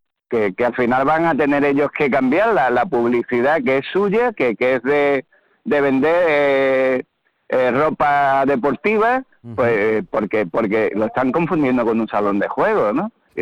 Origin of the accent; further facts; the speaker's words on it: Málaga, Andalusia, Spain; yo soy de Málaga